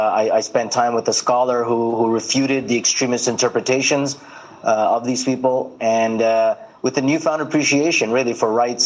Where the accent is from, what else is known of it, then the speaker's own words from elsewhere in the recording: Toronto, Ontario, Canada; Well, born and raised in Toronto, Canada, lived a normal life.